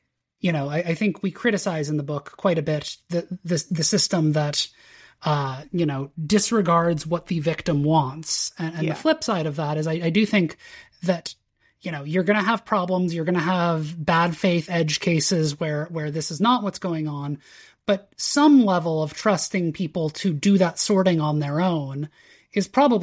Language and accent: English; United States; I'm doing something dangerous here and reading English law as an American.